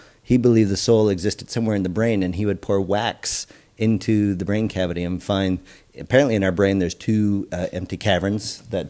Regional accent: Canada; accent: Canadian; My Canadian accent says mirror.

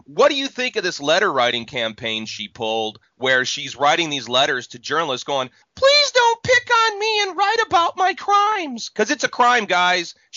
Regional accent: Chicago, Illinois, United States; I'm from Chicago, and yeah. I've done a lot of conventions in Detroit.

